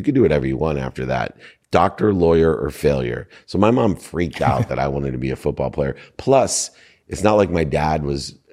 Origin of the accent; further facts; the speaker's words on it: Akron, Ohio, United States; born there; I was born in Akron, Ohio.